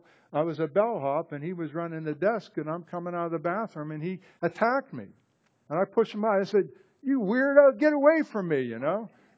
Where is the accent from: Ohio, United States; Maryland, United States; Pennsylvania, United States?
Pennsylvania, United States; Irwin; I grew up in the First Presbyterian Church in Irwin, PA.